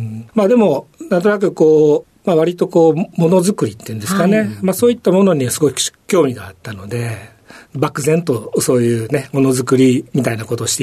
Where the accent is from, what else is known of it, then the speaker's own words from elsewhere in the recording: Ibaraki, Osaka, Japan; 大阪の北摂茨城市の、まあ、生まれ育ちですね。